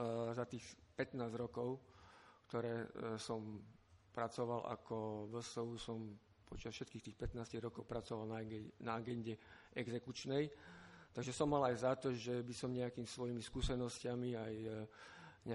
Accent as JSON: {"language": "Slovak", "town": "Poprad", "region": "Prešov Region", "country": "Slovakia", "said": "pochádzam z Popradu"}